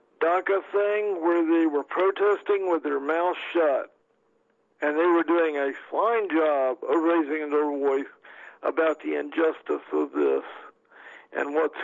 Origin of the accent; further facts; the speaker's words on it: the South, United States; growing up in the South, you went through this too. You got to get up on Sunday and go to church and go to church on Wednesday night.